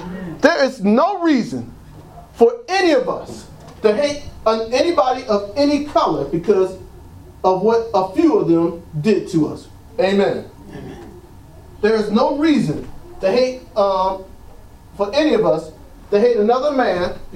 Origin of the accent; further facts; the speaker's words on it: Trenton, New Jersey, United States; I'm from Trenton, but I ain't a fool.